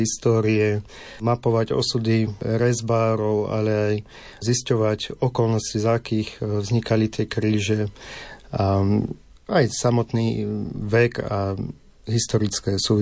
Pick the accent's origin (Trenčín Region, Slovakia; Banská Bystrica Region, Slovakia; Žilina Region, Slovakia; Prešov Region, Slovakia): Banská Bystrica Region, Slovakia; Hriňová; Tým, že pochádzam z Hriňovej